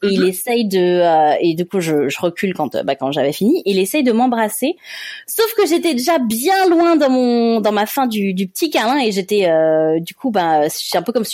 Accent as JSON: {"language": "French", "country": "France", "accent": "French", "said": "J'avais mon petit accent français forcément."}